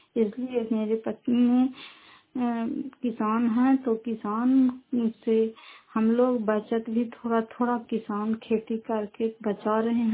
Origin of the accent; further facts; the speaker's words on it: Bihar, India; घर फतेहपुर पंचायत मकरौता जिला नालंदा करार पछड़ा ब्लॉक की निवासी हूँ।